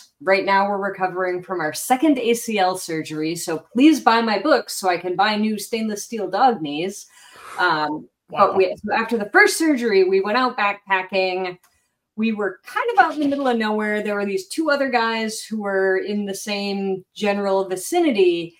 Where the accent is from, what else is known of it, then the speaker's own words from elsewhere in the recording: Hallowell, Maine, United States; I grew up in Hollowell, Maine, which is next to the state capital, Augusta, Maine.